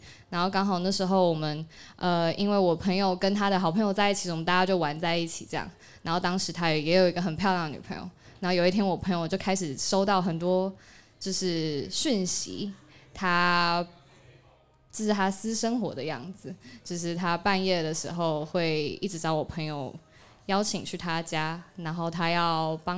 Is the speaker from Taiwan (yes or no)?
yes; Taichung, Taiwan; 好，因为我之前高中是我是台中人